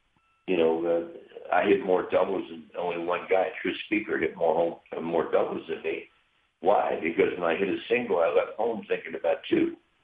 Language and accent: English; Cincinnati, Ohio, United States; I hope I'm still around to reap the rewards of sticking your chest out and saying, I'm from Cincinnati.